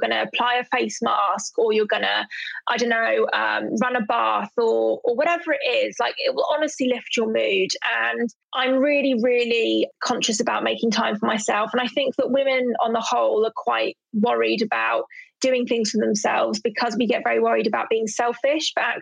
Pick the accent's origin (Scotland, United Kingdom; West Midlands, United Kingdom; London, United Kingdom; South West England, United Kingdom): London, United Kingdom; So I'm from Southeast London, and I always remember when I had a really bad breakout, I was walking through Peckham one day.